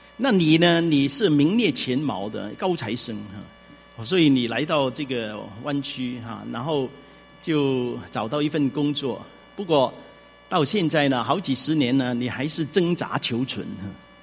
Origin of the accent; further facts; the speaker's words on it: China; 我们中国人这个气哈，这个东西呢是很特别的